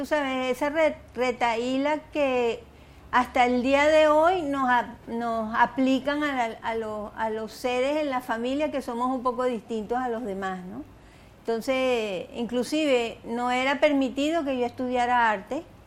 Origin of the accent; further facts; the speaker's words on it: Caracas, Capital District, Venezuela; born there; Y nací aquí en Caracas el 26 de abril de 1952.